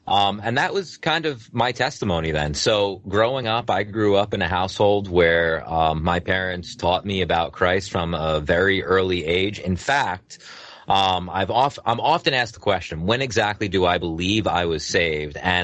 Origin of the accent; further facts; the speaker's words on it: Holtsville, New York, United States; I'm from Holtsville, New York, originally.